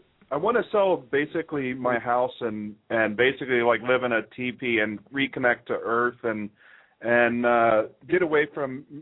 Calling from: Pennsylvania, United States; I'm calling from Pennsylvania.

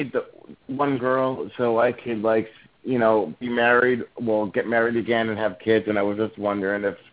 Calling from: New Jersey, United States; I'm calling from New Jersey.

